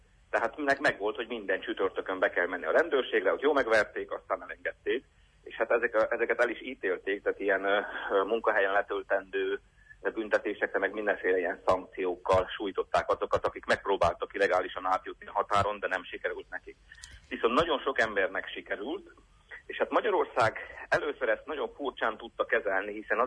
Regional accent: Praid, Harghita, Romania; Tehát én a kamaszkoromat Parajdon töltöttem, én parajdi vagyok

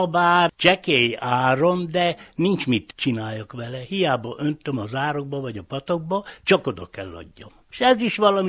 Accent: Martonoš, Vojvodina, Serbia; Megszoktuk, itt születtünk, itt nőttünk fel, itt alapítottunk családot.

